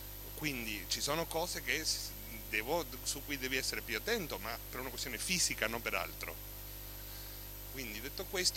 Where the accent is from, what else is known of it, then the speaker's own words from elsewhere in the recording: Argentina; Italian is a second language; Io vengo dall'Argentina, dove la malattia è stata trattata come la peste rossa.